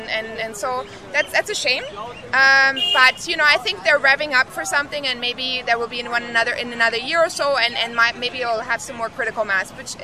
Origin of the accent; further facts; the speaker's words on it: Germany; English is a second language; now in India; I'm from Germany.